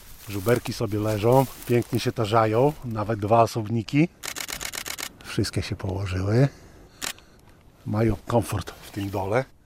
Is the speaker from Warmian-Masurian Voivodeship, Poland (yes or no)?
no; Podlaskie Voivodeship, Poland; born there; Ja jestem urodzony tutaj w pobliżu, no, mieszkam w Krynkach.